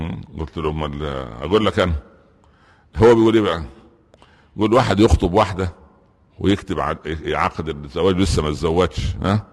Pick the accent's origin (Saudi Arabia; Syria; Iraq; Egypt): Egypt; Upper Egypt; هو انا مثل المصري عندنا في الصعيد يقول ايه؟